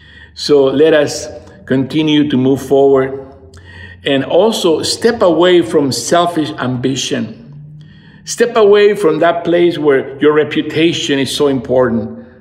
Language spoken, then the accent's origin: English; Lima, Peru; I'm originally from Lima, Peru.